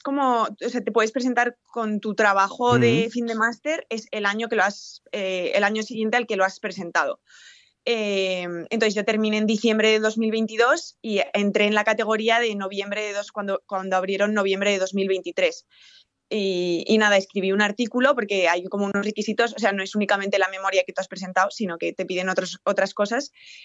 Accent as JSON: {"language": "Spanish", "town": "Burgos", "region": "Castile and León", "country": "Spain", "tie": "born or raised there", "also_born_or_lived": "Valladolid", "moved": "as an adult", "said": "realmente soy nacida en Valladolid, pero sí, he vivido en Burgos pues hasta que me fui a estudiar fuera."}